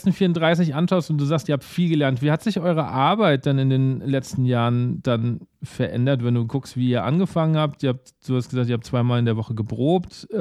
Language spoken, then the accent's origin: German; Aschaffenburg, Bavaria, Germany; born there; also ich komme ja so gebürtig aus der Aschaffenburger Ecke.